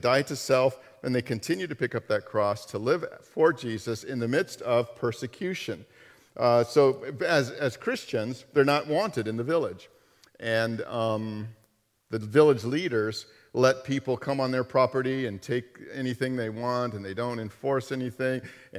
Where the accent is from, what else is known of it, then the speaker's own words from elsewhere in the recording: United States; Then I look at myself. I'm an American, and it's like, when have I ever sacrificed?